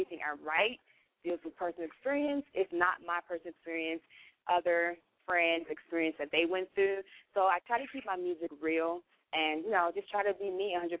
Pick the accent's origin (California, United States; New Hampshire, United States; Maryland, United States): Maryland, United States; also born or lived in West Africa; now in North Carolina, United States; basically I'm from West Africa. I was born there, and I came to the States when I was around 4 or 5 years old, and I learned everything in Maryland. That's my hometown. I just moved down here to North Carolina about 6-7 years ago.